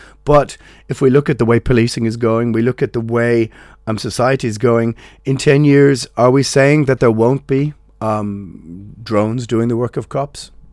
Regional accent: Ireland; I don't know. I'm Irish. You know this.

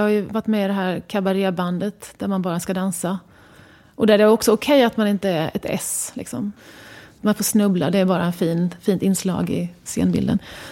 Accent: Sweden; jag har alltid tänkt på mig själv som en svensk.

